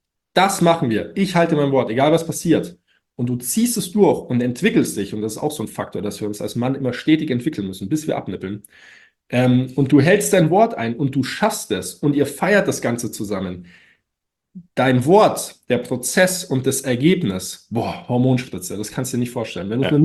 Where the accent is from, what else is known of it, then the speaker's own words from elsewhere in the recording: Munich, Bavaria, Germany; ich glaube, das ist noch ein echter Pfunskerl, sagt man bei uns in München.